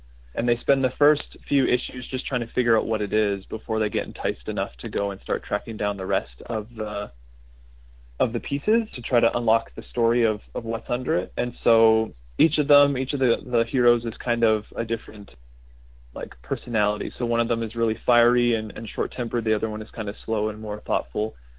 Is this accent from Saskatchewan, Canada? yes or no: yes; Saskatchewan, Canada; Because growing up in Saskatchewan, it's pretty limited.